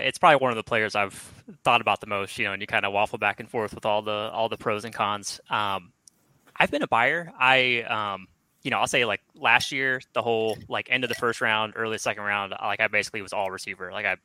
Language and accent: English; Atlanta, Georgia, United States; I'm from Atlanta, Georgia.